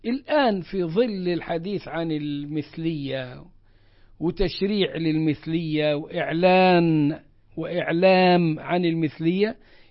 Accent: Egypt; الريح الحمراء لها أسماء مختلفة في البلاد، لكن ظهرت عندنا في مصر في التسعينات

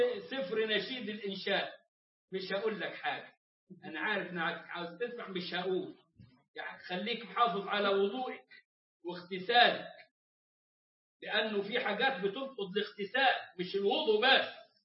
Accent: Egypt; وكانوا المشايخ الكبار عندنا في مصر وسجلوا القرآن على الاسطوانات

